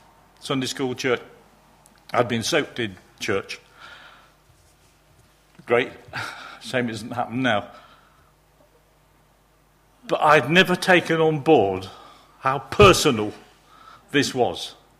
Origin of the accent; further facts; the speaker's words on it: Mansfield, East Midlands, United Kingdom; which is about 15 miles from Mansfield, my hometown.